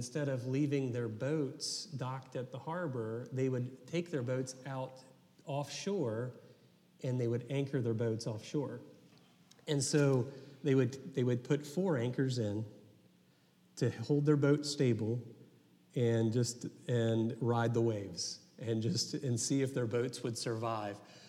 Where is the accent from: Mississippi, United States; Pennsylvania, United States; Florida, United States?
Florida, United States; When I grew up in Florida, a lot of you know that already. And in Florida, we had a lot of hurricanes out there.